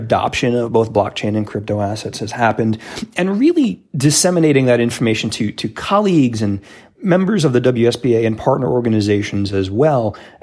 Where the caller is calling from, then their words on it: New Jersey, United States; I am headquartered in the home office here in central New Jersey, a little bit cloudy, but it looks like spring's actually here